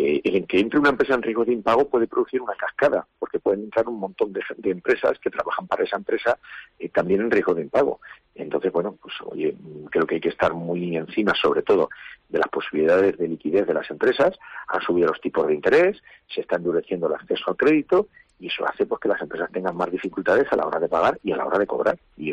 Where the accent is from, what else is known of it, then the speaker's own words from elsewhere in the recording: Castilla-La Mancha, Spain; yo soy manchego, a mí me gustan las pampanas, las cepas